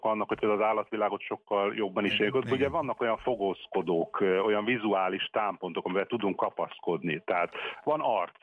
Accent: Szarvas, Békés, Hungary; ugye szarvasi vagyok

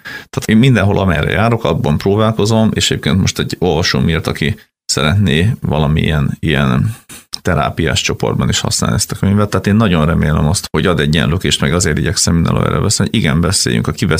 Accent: Gyula, Békés, Hungary; mi ugye ő is Gyulai, én is Gyulai vagyok

